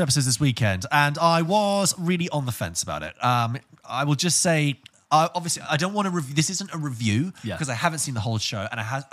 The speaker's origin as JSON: {"language": "English", "country": "United Kingdom", "said": "we're British, so we have a stick up a bum."}